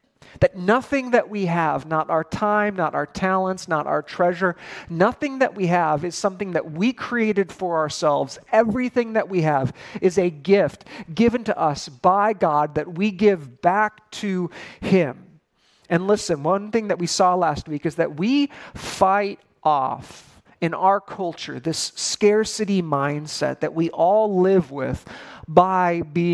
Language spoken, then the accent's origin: English; Chicago, Illinois, United States; made a lot of talk about football and the Chicago Bears, and because I'm from Chicago